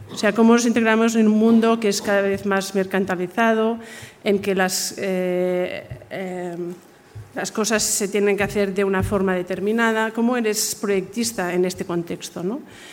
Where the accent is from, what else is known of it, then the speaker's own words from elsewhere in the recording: Barcelona, Catalonia, Spain; yo he tenido una educación de la ILE, yo soy el producto de la ILE, en Barcelona, con una escuela que fundó a mi padre, con mi amiga Yoya, que está aquí.